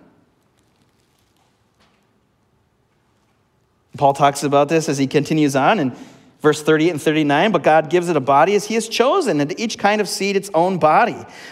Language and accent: English; Blaine, Minnesota, United States; Growing up in Blaine and living in Blaine most of my life